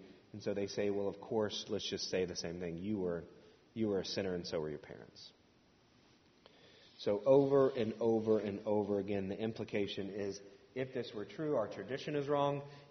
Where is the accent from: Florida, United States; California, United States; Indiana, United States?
Indiana, United States; I was from Indiana, you know.